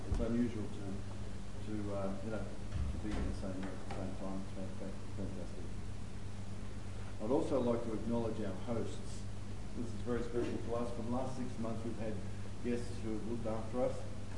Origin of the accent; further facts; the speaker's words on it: Melbourne, Victoria, Australia; we're from Melbourne